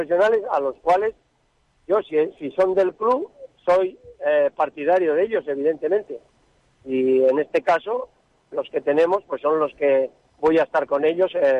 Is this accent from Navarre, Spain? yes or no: yes; Navarre, Spain; tú sabes que soy navarro y los navarros...